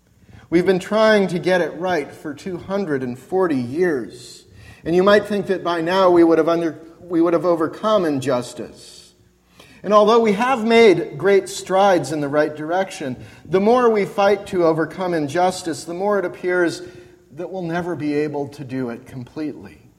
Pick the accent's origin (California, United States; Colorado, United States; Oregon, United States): Colorado, United States; When I was growing up in Colorado, in the Mountain Time Zone